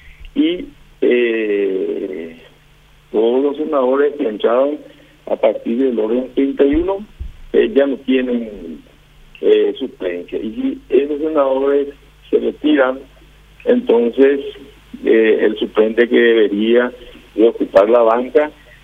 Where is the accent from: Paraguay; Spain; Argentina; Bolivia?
Paraguay; Pedro Juan Caballero, Amambay; Entonces nosotros somos de Pedro Juan Caballero, nacido y malcriado, como se dice vulgarmente, ¿verdad?